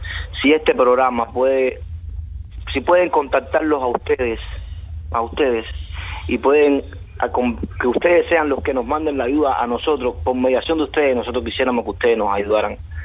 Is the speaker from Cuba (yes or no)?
yes; Cuba; moved away as an adult; now in Greece; nos identificamos que somos 5 cubanos y que estamos pidiendo asilo